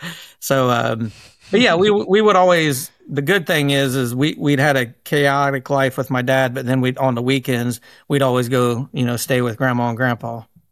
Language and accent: English; Ohio, United States; I grew up in Preble County, Ohio. It's easier to say Dayton, Ohio, west of Dayton, Ohio